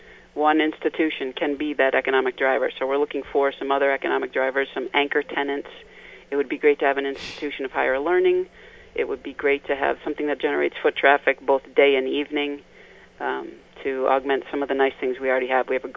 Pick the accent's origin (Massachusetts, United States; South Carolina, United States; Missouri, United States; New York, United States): Massachusetts, United States; Wayland; I grew up in Wayland, Massachusetts.